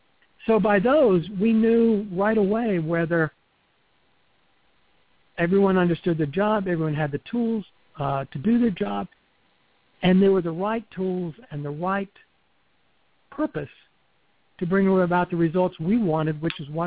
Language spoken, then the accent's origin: English; the South, United States; You know, I grew up in the South.